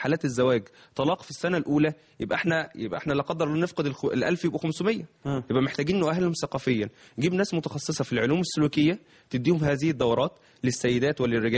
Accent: Sharqia Governorate, Egypt; حضرتك مثلا من الاهليه وانا من الشرقيه

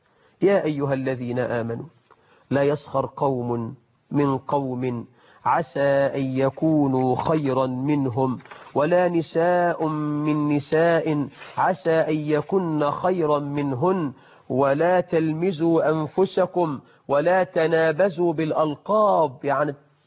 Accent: Egypt; ما احنا عندنا في مصر بنخترع اختراعات عجيبة

